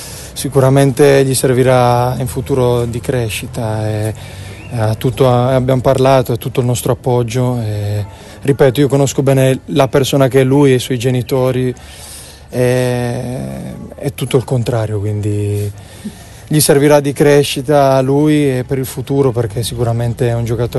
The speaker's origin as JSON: {"language": "Italian", "town": "Turin", "region": "Piedmont", "country": "Italy", "said": "io sono di Torino, quindi giocare per la Juventus, per la mia città"}